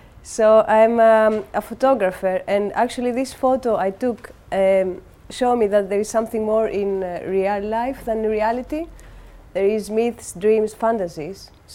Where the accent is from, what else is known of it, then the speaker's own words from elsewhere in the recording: Crete, Greece; I come from a village from Crete. Can everyone hear me? Yeah. It's very traditional, you know, people with mustaches and men.